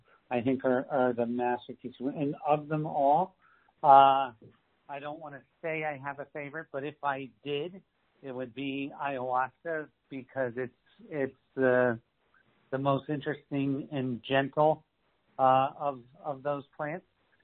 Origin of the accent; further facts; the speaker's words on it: Scranton, Pennsylvania, United States; born there; I was born in Scranton, Pennsylvania, and I was born in a family that was rough. We're Irish, Italian, and Catholic